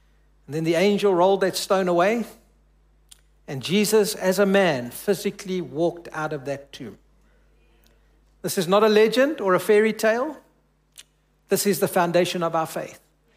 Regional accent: South Africa; But I celebrated and declared their victory was my victory as a South African.

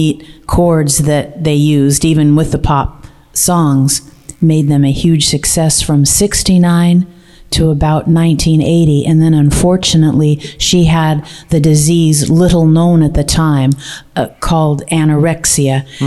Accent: Salem, Oregon, United States; Oh, I'm originally from Salem, Oregon.

